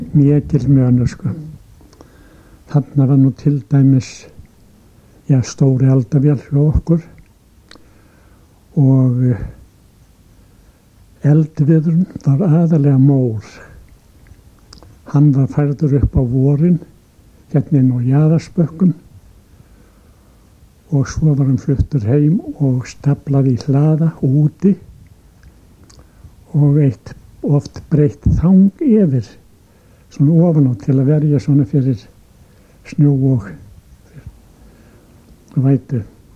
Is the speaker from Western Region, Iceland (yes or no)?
yes; Akranes, Western Region, Iceland; Ég fæddur hér á Akranesi. Á sírupartti 23. febrúar 1909 og þar úlst maður nú upp